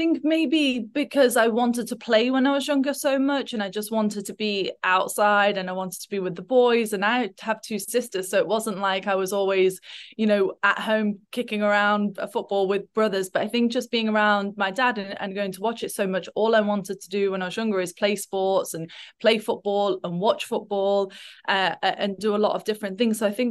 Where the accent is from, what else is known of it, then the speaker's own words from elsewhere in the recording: Nottingham, East Midlands, United Kingdom; I grew up in just outside of Nottingham and used to go every week with my dad.